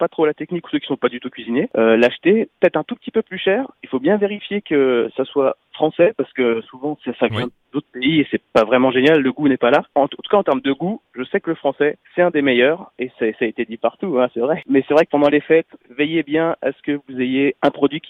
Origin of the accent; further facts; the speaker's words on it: Beaune, Bourgogne-Franche-Comté, France; je vais ajouter ma région, vu que je suis originaire de Beaune à la base.